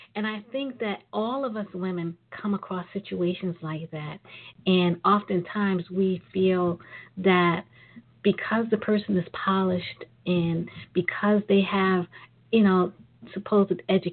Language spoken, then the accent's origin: English; Brooklyn, New York, United States; well, I'm from Brooklyn.